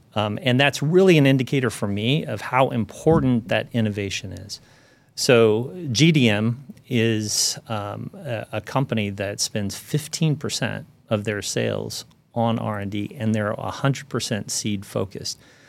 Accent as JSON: {"language": "English", "region": "Indiana", "country": "United States", "tie": "born or raised there", "said": "And I grew up in Morgan County, and that just, it started to click."}